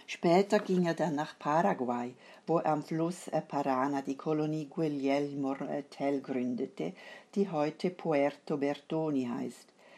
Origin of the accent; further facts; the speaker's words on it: Switzerland; das Glace, so wie wir bei uns in der Schweiz sagen, berühmt gemacht hat.